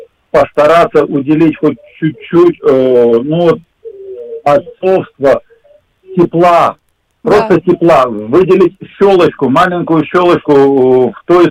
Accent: Ural, Russia; я родился и вырос на Урале

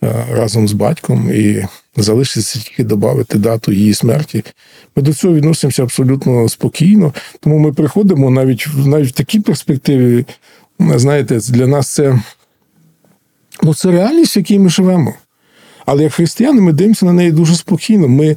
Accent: Ternopil, Ternopil Oblast, Ukraine; Я народився, виріс в Тернополі, і батьки мої жили в Тернополі.

